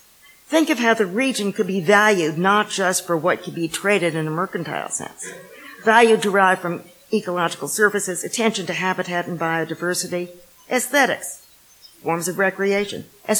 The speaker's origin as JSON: {"language": "English", "town": "New York City", "region": "New York", "country": "United States", "tie": "born there", "said": "I was born in New York City to parents whose parents had recently come from Eastern Europe."}